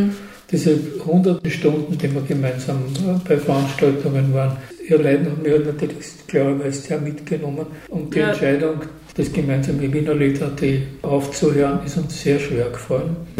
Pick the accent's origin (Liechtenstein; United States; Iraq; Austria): Austria; Lower Austria; born there; now in Vienna, Austria; Bin gebürtiger Niederösterreicher und bin mittlerweile über seit 40 Jahren in Wien ungefähr.